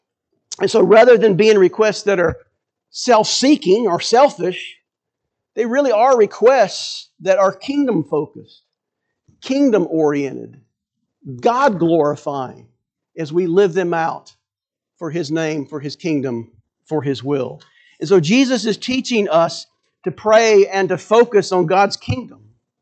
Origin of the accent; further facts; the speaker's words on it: Atlanta, Georgia, United States; When I was growing up in Atlanta, when we would go to downtown Atlanta